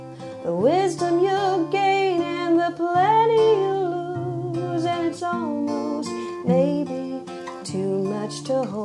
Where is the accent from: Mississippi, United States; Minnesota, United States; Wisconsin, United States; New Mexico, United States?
Minnesota, United States; Falcon Heights; The Twin Cities. I grew up really close to the State Fair in Falcon Heights, which is a tiny, tiny suburb, but really is just the State Fair like neighbor.